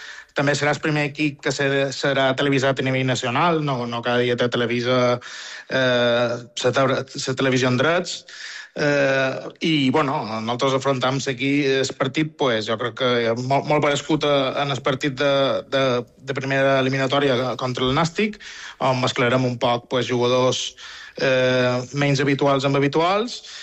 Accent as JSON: {"language": "Catalan", "region": "Balearic Islands", "country": "Spain", "said": "Ja sabem també com som els mallorquins, que som molt de darrera hora."}